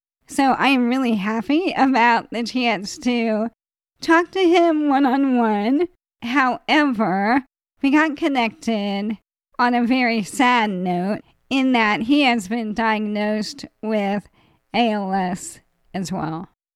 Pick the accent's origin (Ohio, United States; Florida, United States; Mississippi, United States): Ohio, United States; Cincinnati; So he's been here in my hometown for a long time in the public eye.